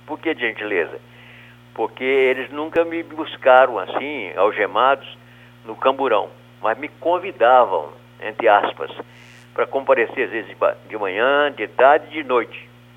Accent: Aimorés, Minas Gerais, Brazil; also born or lived in Vitória; como eu comecei lá na minha cidade de Aimorés, como locutor de rádio, e bancário e locutor de rádio, depois transferido para Vitória.

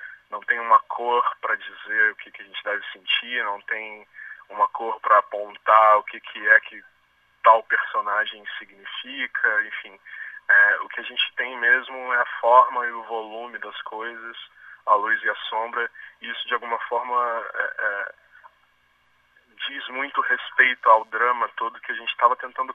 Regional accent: Rio de Janeiro, Brazil; now in Vitória, Brazil; Nós não somos daqui, o Vitor é de Minas, eu sou do Rio, a gente veio para cá para estudar na UFES

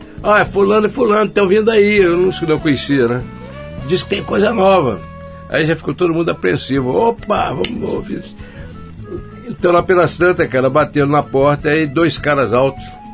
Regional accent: Vitória, Espírito Santo, Brazil; also born or lived in Rio de Janeiro; depois que eu saí de Vitória. E a gente morava em... Morava no bairro Peixoto, Copacabana.

